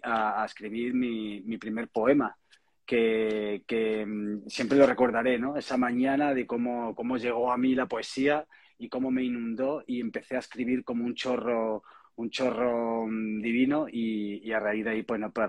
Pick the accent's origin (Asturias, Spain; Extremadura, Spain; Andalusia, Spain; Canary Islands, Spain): Extremadura, Spain; Torremejía; also born or lived in Mérida; En Extremadura, yo soy extremeño, nacido en Mérida y natural de Torremejía, que es mi pueblo natal.